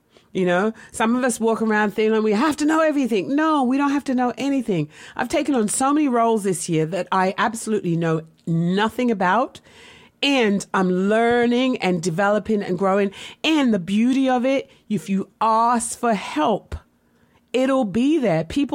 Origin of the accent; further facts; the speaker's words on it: England, United Kingdom; moved away as an adult; now in United States; When I came here from America, from England to America, my husband at the time had asked me to marry him.